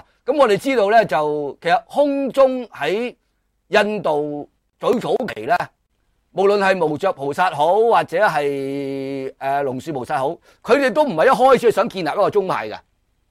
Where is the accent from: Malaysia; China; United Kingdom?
China; 我哋中国人对呢个空嘅理解呢